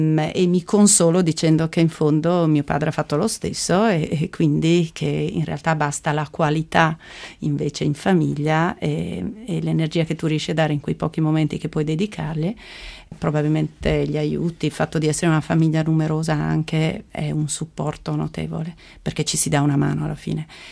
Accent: Vicenza, Veneto, Italy; born there; now in Milan, Italy; da milanese adottiva o adottata, perché appunto vicentina di nascita

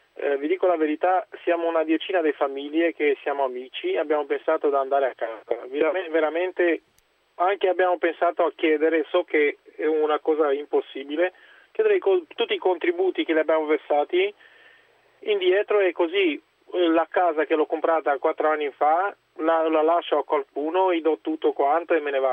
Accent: Romania; now in Vicenza, Italy; sono da Vicenza e sono rumeno. Sono dal 95 in Italia con la mia famiglia

